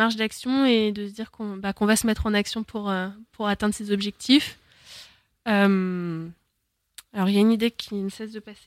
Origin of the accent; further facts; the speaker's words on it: Tours, Centre-Val de Loire, France; puisque moi, je suis tourangelle.